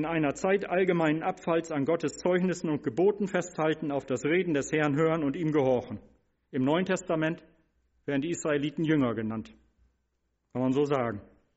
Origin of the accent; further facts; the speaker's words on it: Northern Germany, Germany; Die können wir als Norddeutsche da auch verstehen.